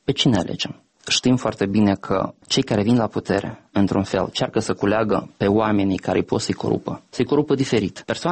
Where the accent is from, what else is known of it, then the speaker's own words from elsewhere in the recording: Moldova; Noi suntem moldoveni, noi vorbim moldovenești, noi trăim în Moldova.